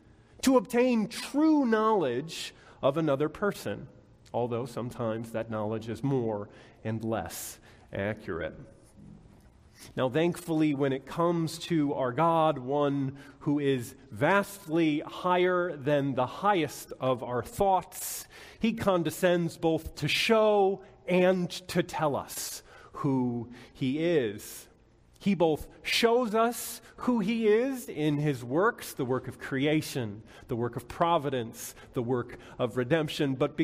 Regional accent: Midwest, United States; Well, I grew up in the Midwest.

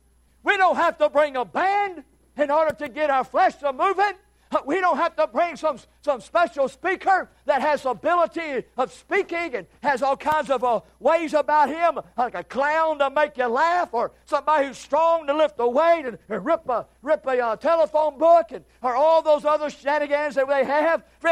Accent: United States; I say I'm of American. The greatest nation of the land.

